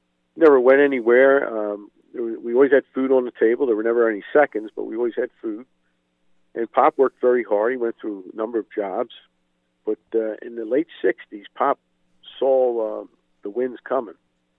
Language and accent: English; Jenkintown, Pennsylvania, United States; We were raised in Jenkintown, and I was the oldest of 12.